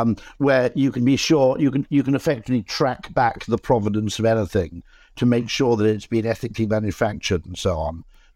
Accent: Wales, United Kingdom; I grew up in South Wales, not in a particularly impoverished part of it

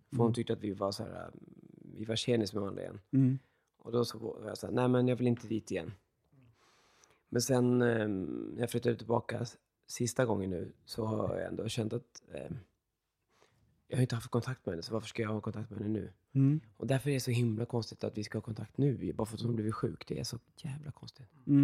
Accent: Stockholm, Stockholm County, Sweden; born there; also born or lived in Gothenburg / Barcelona / Malmö; för Stockholm är jag född, och sen flyttade jag till Göteborg då, och sen flyttade jag tillbaka till Stockholm, och sen så sticker jag från Stockholm till Barcelona och bor där i 2 år

